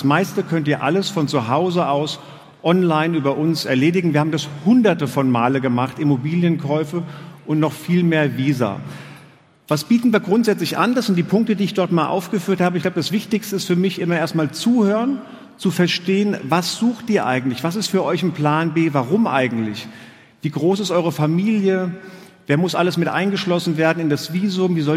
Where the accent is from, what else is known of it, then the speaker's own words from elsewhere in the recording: Frankfurt, Hesse, Germany; born there; Ich bin gebürtiger Frankfurter. Als Frankfurter ist man stolz auf seine kleine Skyline am Main.